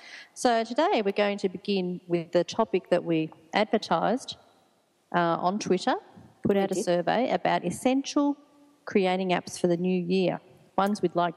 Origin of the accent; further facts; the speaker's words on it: Bendigo, Victoria, Australia; I'm from Bendigo.